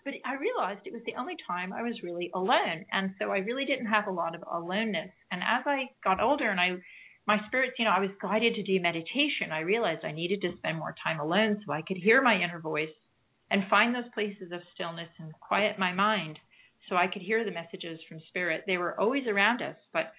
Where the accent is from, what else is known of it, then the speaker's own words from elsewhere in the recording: White Plains, New York, United States; I'm just a little girl growing up in White Plains, New York.